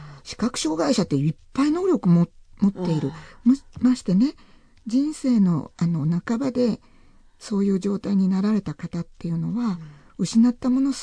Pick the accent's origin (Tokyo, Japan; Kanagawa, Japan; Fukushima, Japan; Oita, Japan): Tokyo, Japan; 私東京の人間だったのに名古屋でしたから、やっぱり家に戻りたくなったり